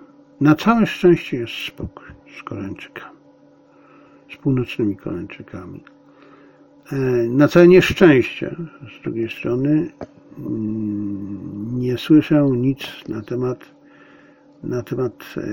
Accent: Silesian Voivodeship, Poland; pochodzę ze Śląska. A w czasach mojej młodości to było takie dosyć pieszczotliwe określenie. Przynajmniej w tych miejscach, w których ja się chowałem. Czyli wokół familioków.

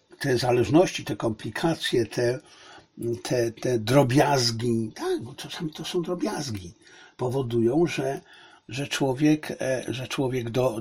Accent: Zabrze, Silesian Voivodeship, Poland; born there; Jestem Ślązakiem i jestem Polakiem i nie mam nic wspólnego z niemieckością, a urodziłem się w niemieckim mieście, w byłym niemieckim mieście, Hindenburgu, czyli w Zabrzu.

